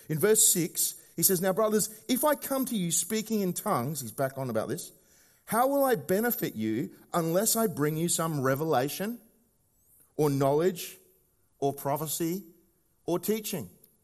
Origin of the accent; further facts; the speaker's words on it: Australia; And I would know that as an Australian